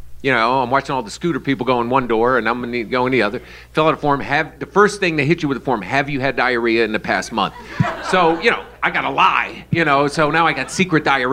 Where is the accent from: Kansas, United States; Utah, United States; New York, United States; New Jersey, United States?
New York, United States; I'm like, hey, I'm from New York.